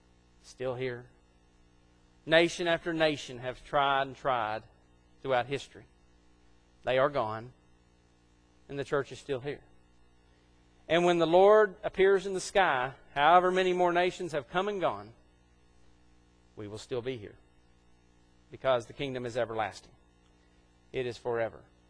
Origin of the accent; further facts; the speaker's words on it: United States; but, you know, I'm an American, though, and I'm proud of that.